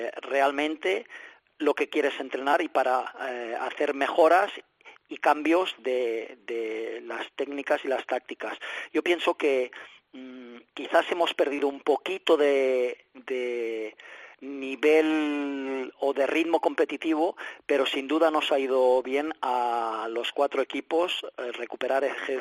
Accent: Badalona, Catalonia, Spain; yo soy de Badalona, criado en la peña

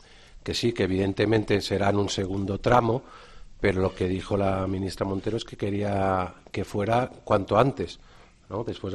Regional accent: Andalusia, Spain; soy andaluz

